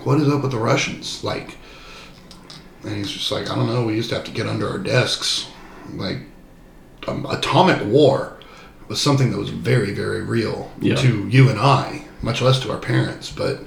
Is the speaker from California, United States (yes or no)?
no; Houston, Texas, United States; also born or lived in Corpus Christi; I grew up either here in Houston or down in Corpus.